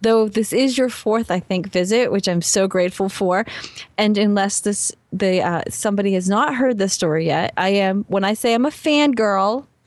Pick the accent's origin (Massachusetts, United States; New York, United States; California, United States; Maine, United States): Massachusetts, United States; See, it's going to be hard for me to say traveler because I'm from Massachusetts